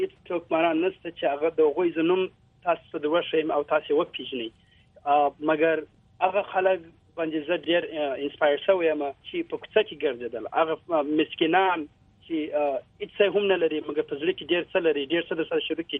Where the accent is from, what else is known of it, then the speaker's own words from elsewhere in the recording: Quetta, Balochistan, Pakistan; also born or lived in Kandahar; now in United States; زه په کوټه کې پیدا شوم، زما مور او پلار چې دی وایي په کندهار کې پیدا شوی دی، کندهار کې د کابل دروازې دی. عمر ډېر ژوند په پاکستان کې تیر کړی دی، 14 کاله په پاکستان کې تیر کړی،